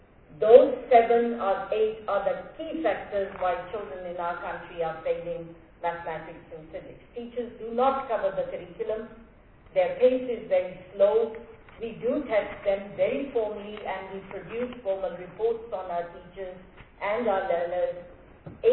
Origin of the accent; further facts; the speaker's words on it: England, United Kingdom; moved away as an adult; What drives me? I come from England. I was an Office for Standards in Education inspector some 17 years ago.